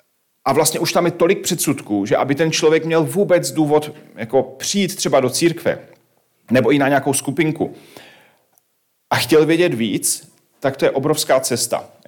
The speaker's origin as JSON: {"language": "Czech", "town": "Havířov", "region": "Moravian-Silesian Region", "country": "Czechia", "said": "Já jsem z Havířova, což je takové středně menší město"}